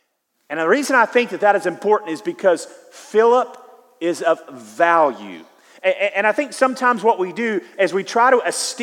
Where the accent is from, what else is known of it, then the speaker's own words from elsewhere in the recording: United States; because I am an American and I have no idea what's happening